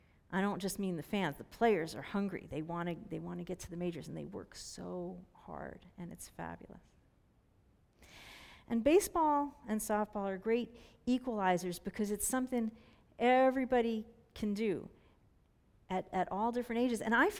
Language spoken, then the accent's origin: English; New York, United States; But I grew up in New York. And so when you grow up in a big city like